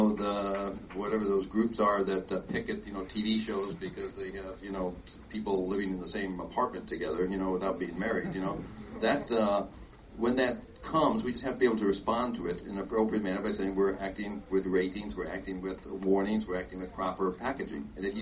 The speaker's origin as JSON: {"language": "English", "region": "Ohio", "country": "United States", "lives_now": "New York City, United States", "said": "I'm from Ohio, and, you know, I go back every once in a while just to sort of refamiliarize myself with America"}